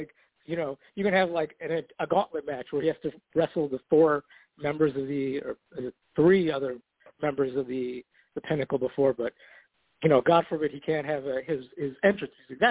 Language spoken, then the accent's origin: English; Milwaukee, Wisconsin, United States; now in Chicago, United States; I'm from Milwaukee, but I live in Chicago now.